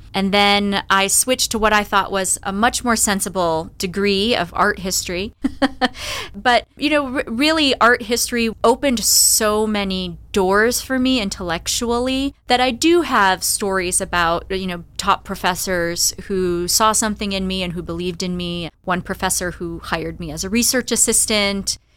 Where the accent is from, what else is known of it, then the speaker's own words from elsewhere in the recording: Detroit, Michigan, United States; Growing up as an Irish Catholic in Detroit, I had no exposure to Buddhism.